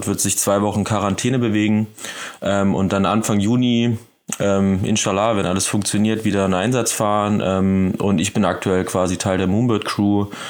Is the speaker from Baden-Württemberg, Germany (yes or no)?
no; Thuringia, Germany; now in Dresden, Germany; aus der Region her, wo ich herkomme, das ist Südthüringen. Eigentlich eine recht hässliche Stadt, aber die Landschaft drumherum ist wahnsinnig schön mit unfassbar vielen Bergen, wahnsinnig vielen Flüssen und Seen.